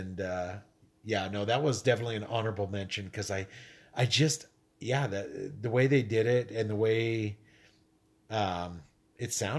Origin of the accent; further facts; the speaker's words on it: Northwest, United States; also born or lived in Missouri; Other than that, I know coffee. I'm from the Northwest.